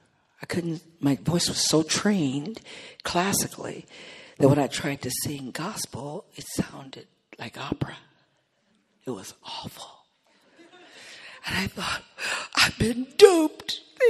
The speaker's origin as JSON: {"language": "English", "region": "Michigan", "country": "United States", "tie": "born or raised there", "said": "We were in church, my old church that I grew up in Michigan."}